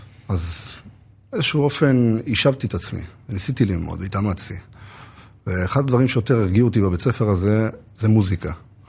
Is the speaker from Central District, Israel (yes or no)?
yes; Kfar Saba, Central District, Israel; טוב, תראה, בגדול, אני גדלתי בכפר סבא.